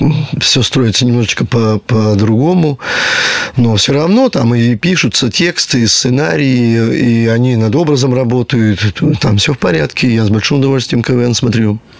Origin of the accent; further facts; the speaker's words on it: Krasnovishersk, Perm Krai, Russia; Я вырос в Красновишерске, у нас район такой был, назывался он «Лагерь». Там действительно лагерь был в свое время, зона.